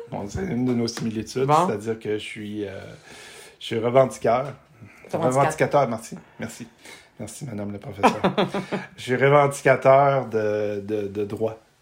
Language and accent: French; Quebec, Canada; parce que je viens de la région de Québec...